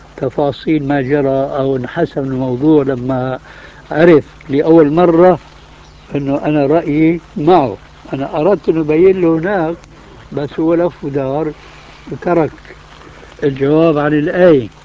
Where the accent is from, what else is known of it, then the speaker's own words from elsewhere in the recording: Damascus, Damascus Governorate, Syria; وهذا قليل جدا عندنا في دمشق